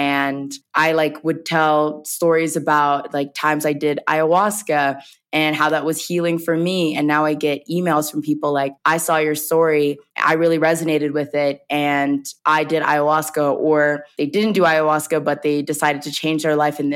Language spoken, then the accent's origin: English; the South, United States; And I come from the South. So everyone, it's like storytelling is really big in the South